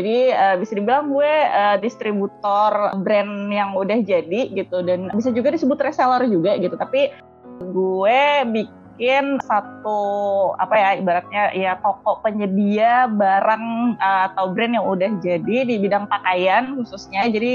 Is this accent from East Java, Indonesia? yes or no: no; Kandangan, South Kalimantan, Indonesia; born there; di kota kelahiran gue, di Kandangan, Kalimantan Selatan.